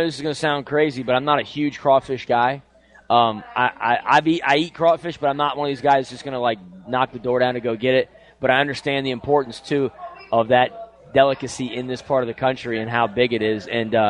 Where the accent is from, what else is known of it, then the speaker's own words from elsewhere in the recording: Louisiana, United States; also born or lived in West Virginia; I lived in West Virginia for 6 years. I love the state, but I'm actually born and raised in Louisiana.